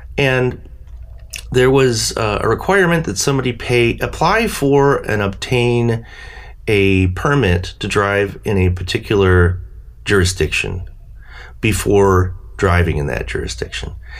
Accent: United States; I am an American. I have my freedoms, my overall freedoms, but also the freedom to move about freely.

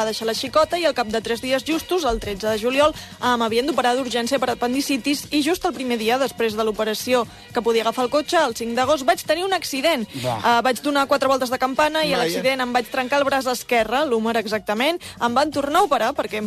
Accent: Mataró, Catalonia, Spain; now in Seville, Spain; Soc de Mataró, però ara visc a Sevilla.

